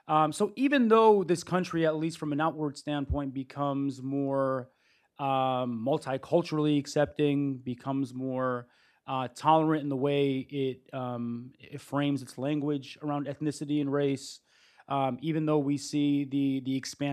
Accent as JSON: {"language": "English", "town": "Detroit", "region": "Michigan", "country": "United States", "said": "And I'm from Detroit, so I'm used to dark alleys."}